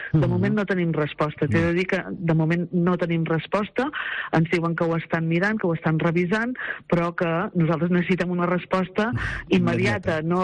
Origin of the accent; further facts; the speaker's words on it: Catalonia, Spain; nosaltres som de la comarca de l'Anoia, que som de l'Alta Anoia